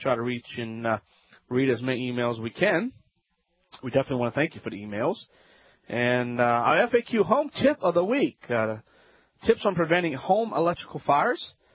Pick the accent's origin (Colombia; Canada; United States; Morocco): United States; Louisiana; from the Bayou Land.